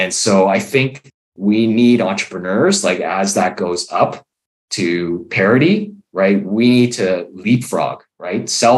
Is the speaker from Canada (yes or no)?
yes; Canada; me growing up in Canada, I always was surrounded by Humane Society, you know, the anti-fur movement